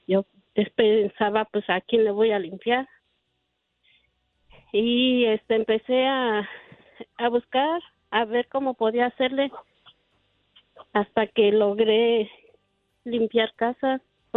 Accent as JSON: {"language": "Spanish", "region": "Puebla", "country": "Mexico", "said": "Vengo del estado de Puebla."}